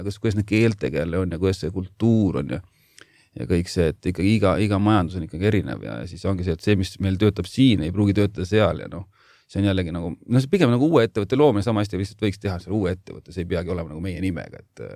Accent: Pärnu, Pärnu County, Estonia; ma ise olen pärit Pärnust ja meil Pärnus on päris palju objekti viimasel ajal

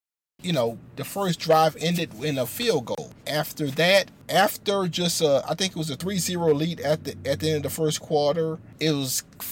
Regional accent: New Orleans, Louisiana, United States; You're from Mississippi. I'm from New Orleans. Let me have my thing.

